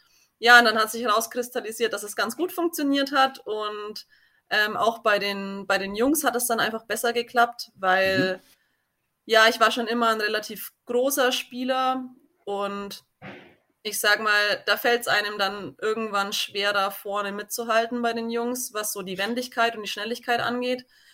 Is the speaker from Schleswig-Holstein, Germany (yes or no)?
no; Bavaria, Germany; ich bin aus dem Landkreis Kulmbach.